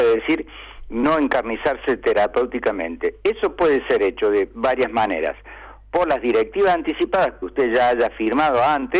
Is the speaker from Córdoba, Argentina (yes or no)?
yes; Córdoba, Argentina; Soy de la X de Córdoba.